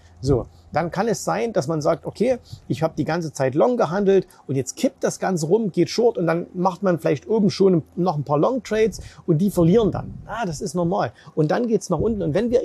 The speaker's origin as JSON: {"language": "German", "region": "Dubai", "country": "United Arab Emirates", "lives_now": "Germany", "said": "auch in meiner Heimat Dubai ist viel Unsicherheit"}